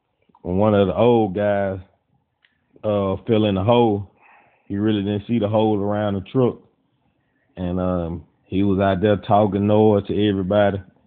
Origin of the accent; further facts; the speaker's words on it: Cleveland, Mississippi, United States; I grew up in Cleveland, Mississippi.